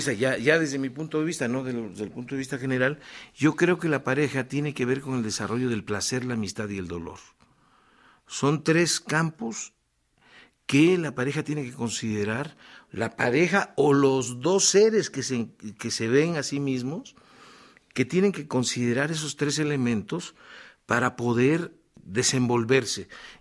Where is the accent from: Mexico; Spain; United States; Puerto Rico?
Mexico; el alma de los seres que somos mexicanos